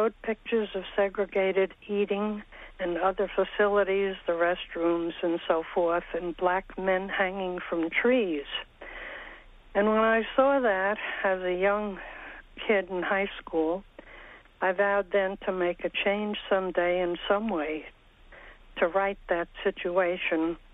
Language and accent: English; Brooklyn, New York, United States; born there; And I was born in Bay Ridge, Brooklyn, and was a member of a Methodist church where I sang in the choir.